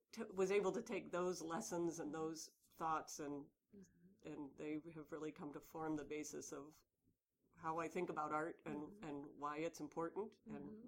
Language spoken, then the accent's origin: English; Omaha, Nebraska, United States; I grew up in Omaha, Nebraska, mm-hmm.